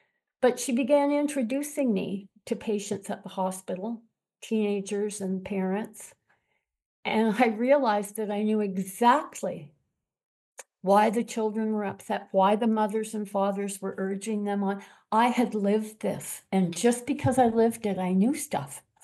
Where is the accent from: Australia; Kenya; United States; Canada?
Canada; Montreal, Quebec; also born or lived in Eastern Townships / Niagara-on-the-Lake / Toronto; I grew up in Montreal. Raised, went to university in the Eastern Townships, raised my children in Niagara-on-the-Lake, and then moved to Toronto and came out here about 12 years ago.